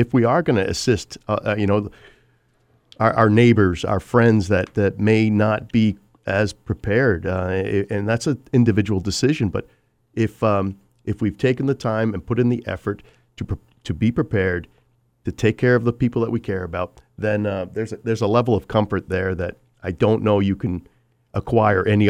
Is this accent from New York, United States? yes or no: yes; New York, United States; also born or lived in Idaho; Growing up in New York, I could have told you who lived up and down my entire street. My street was like a mile long.